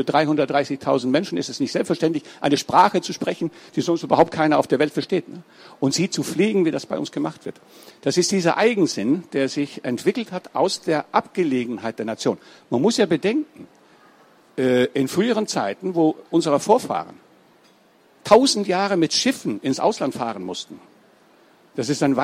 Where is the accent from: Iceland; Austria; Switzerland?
Iceland; German is a second language; ich bin ja immer noch ziemlich fit und gar nicht so uralt. Aber habe Island erlebt als einen primitiven Bauernstadt. Jetzt hat sich das völlig gewandelt. Also mein Heimatdorf ist jetzt eine ganz lebhafte Metropole geworden.